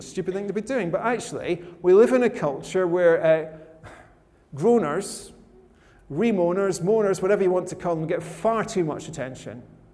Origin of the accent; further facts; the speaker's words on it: Scotland, United Kingdom; And I'm Scottish, I like free gifts